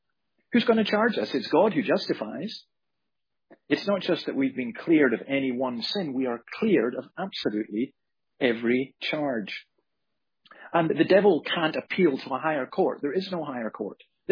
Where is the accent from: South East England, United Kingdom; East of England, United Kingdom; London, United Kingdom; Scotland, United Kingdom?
Scotland, United Kingdom; my home country in Scotland